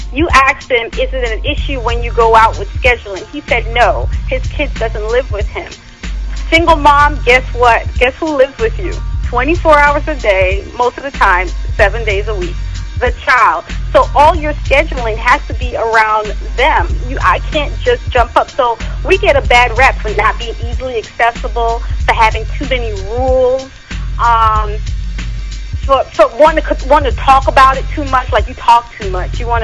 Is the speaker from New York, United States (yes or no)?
yes; New York, United States; now in Maryland, United States; No, I'm from the islands, and then I grew up in New York. So Maryland, I'm the only one here.